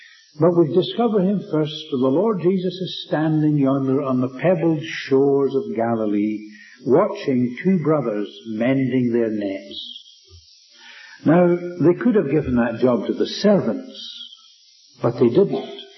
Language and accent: English; Scotland, United Kingdom; Now, I'm a Scot, and I didn't think that was full value for my money.